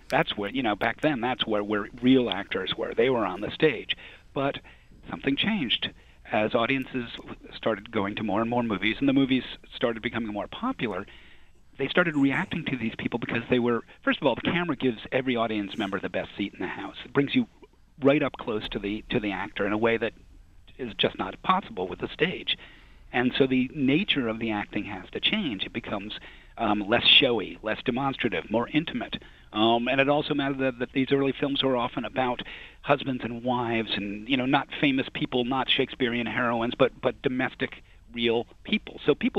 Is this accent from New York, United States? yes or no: yes; New York City, New York, United States; You know, being a New Yorker and also living at that point three blocks from where … was killed